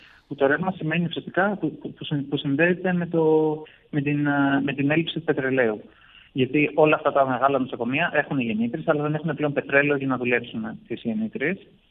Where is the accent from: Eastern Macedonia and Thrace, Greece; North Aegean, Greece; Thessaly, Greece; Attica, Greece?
North Aegean, Greece; Mytilene; Εγώ είμαι από τη Μυτιλήνη, από την πόλη της Μυτιλήνης. Η πόλη της Μυτιλήνης έχει 35.000 ανθρώπους.